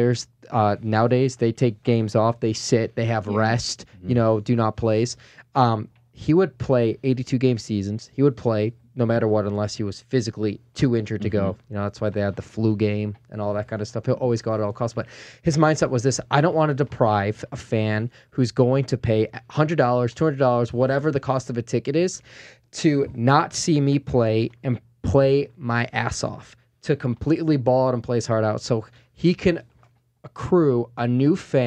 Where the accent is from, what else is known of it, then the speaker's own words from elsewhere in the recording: Chicago, Illinois, United States; I grew up in the Chicago area in the 90s, and Jordan was always my sports hero.